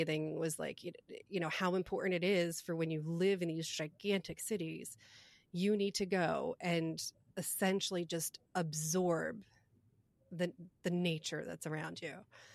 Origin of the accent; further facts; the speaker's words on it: New Jersey, United States; moved away; And that's where I was from East Jersey.